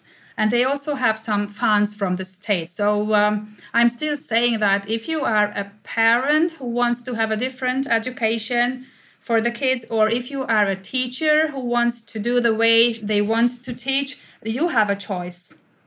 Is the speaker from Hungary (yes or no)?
yes; Hungary; I'm from Hungary. I'm 49, I can tell you